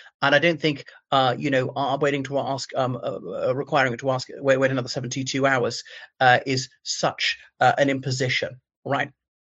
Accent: Cork, Munster, Ireland; Micheál Martin is maybe the worst of the worst. You know, I blush to mention he was Lord Mayor of my hometown.

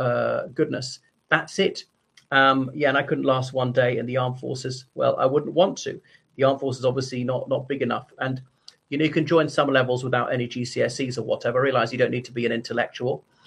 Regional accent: Ireland; from Ireland.

